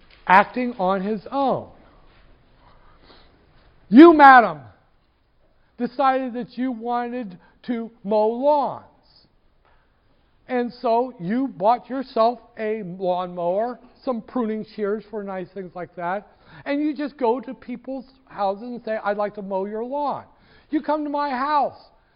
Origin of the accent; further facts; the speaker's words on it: Decatur, United States; I'm from Decatur. My mom's from Decatur.